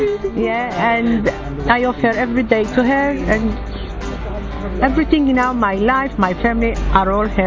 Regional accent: Malta

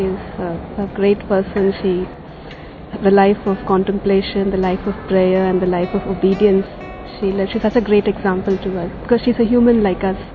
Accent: Chennai, Tamil Nadu, India; And I come from South India in Madras.

